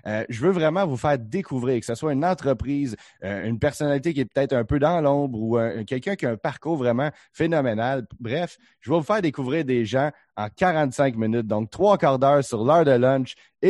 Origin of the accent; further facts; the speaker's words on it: Terrebonne, Quebec, Canada; Étant originaire de Terrebonne, j'avais un Decans juste à côté de chez nous à Terrebonne de toute ma jeunesse.